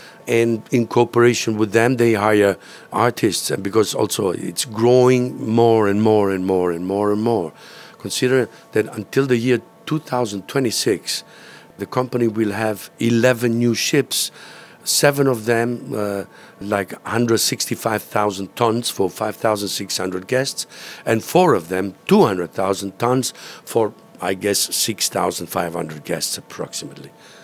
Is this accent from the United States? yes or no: no; Italy; English is a second language; now in Weston-super-Mare, United Kingdom; I'm Italian, but I am also a little bit, I said yesterday to Rose and Stephen, I'm half English as well. I live in England.